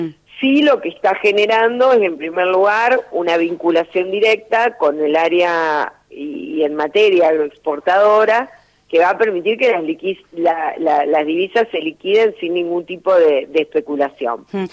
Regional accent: Santa Fe, Argentina; lo tomé como santafesina y como argentina muy bien.

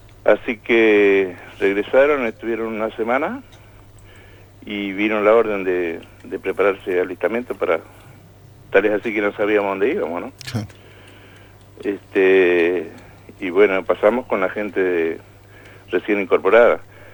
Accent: Corrientes, Argentina; Yo soy correntino.

